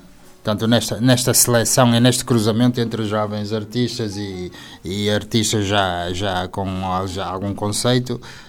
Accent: Vila Nova de Gaia, Porto, Portugal; moved away as an adult; now in Viana do Castelo, Portugal; sou de Vila Nova de Gaia, portanto a nossa casa, a família é ali perto da Avenida de Gaia, ali no, perto da Câmara. Mas, desde os anos que assumi vir estudar para Viana

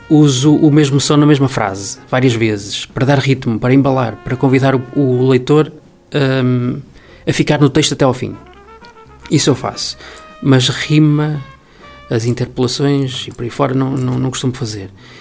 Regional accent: Penafiel, Norte, Portugal; eu sou de Penafiel, eu adoro Penafiel, mas Penafiel para mim tem um senão. É que falta-lhe rio.

